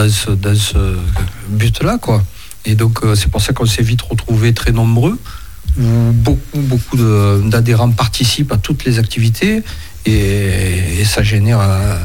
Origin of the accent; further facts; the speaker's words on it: Saint-Saturnin, France; je ne viens pas de Louis, je viens de Saint-Saturnin.